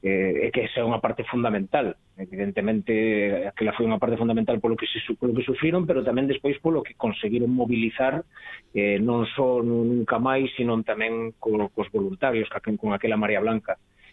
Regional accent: Vigo, Galicia, Spain; porque eu son de Vigo

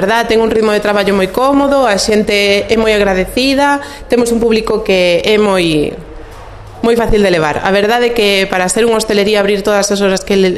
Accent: Pontedeume, Galicia, Spain; eu son de Pontedeume, sí.

